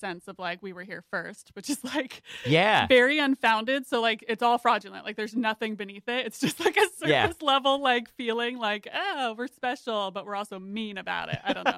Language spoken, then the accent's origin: English; Gettysburg, Pennsylvania, United States; also born or lived in Lancaster; that's where I was born. I grew up in Gettysburg area. So I'm like more the Amish folk